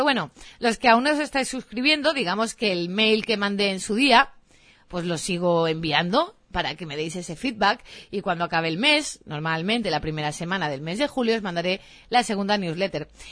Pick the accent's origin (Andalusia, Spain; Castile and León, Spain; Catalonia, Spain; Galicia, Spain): Catalonia, Spain; Barcelona; Yo soy de Barcelona, estamos teniendo unos días horribles